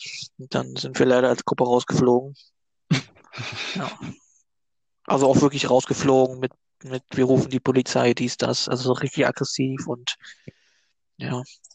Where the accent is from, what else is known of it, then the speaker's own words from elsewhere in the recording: Fredersdorf, Brandenburg, Germany; also born or lived in Berlin; In Brandenburg. Direkt neben Berlin. Ich habe zuletzt auch in Berlin gewohnt, bin aber wieder zu meinen Eltern gezogen, kurzfristig.